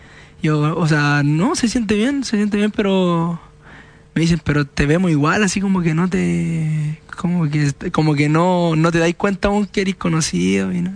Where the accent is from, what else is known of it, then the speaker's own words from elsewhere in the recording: San Bernardo, Santiago Metropolitan, Chile; vivo ahora en una parte. O sea, ¿sabían que era de San Bernardo?